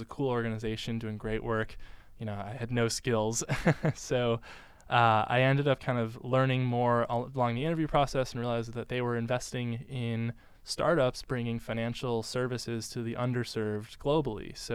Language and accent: English; Pleasantville, New York, United States; Yeah, so I was born in New York City